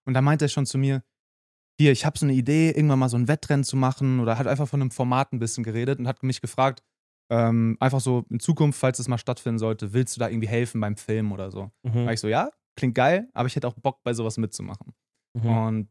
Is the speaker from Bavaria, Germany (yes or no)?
no; Frankfurt, Hesse, Germany; ich bin in Frankfurt aufgewachsen, da gibt es viele Hochhäuser.